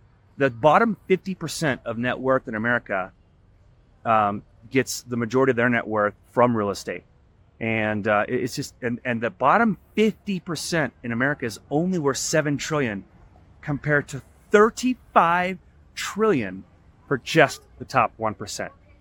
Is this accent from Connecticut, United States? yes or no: no; Garland, Texas, United States; I'm trying to give my kids a better life than I had growing up in Garland, Texas, which if you don't know where that is, north of Dallas